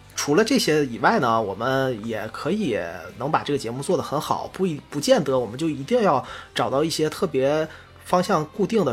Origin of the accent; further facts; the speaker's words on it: Northeast China, China; 我就是东北人，